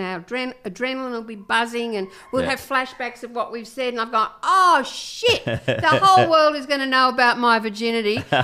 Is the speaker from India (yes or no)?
no; Camden, London, United Kingdom; I grew up in Camden.